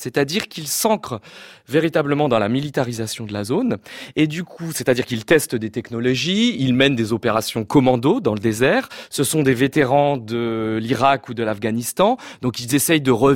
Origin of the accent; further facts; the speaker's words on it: France; je suis un petit Français